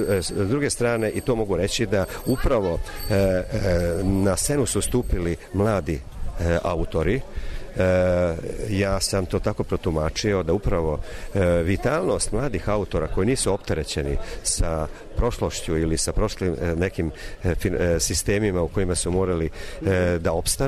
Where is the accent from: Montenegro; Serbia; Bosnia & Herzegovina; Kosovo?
Serbia; ja koji kao Mađar iz Srbije posmatram situaciju